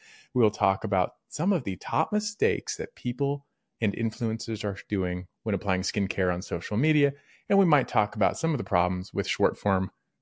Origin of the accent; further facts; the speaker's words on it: Colorado, United States; So I grew up in Colorado. I left there I moved there for medical school. So I was there most of my life and it's so dry.